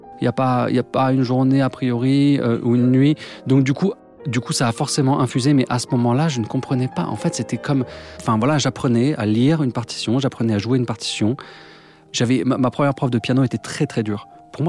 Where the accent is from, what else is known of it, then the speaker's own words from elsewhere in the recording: Lyon, Auvergne-Rhône-Alpes, France; Je suis né à Lyon. J'ai grandi à Lyon.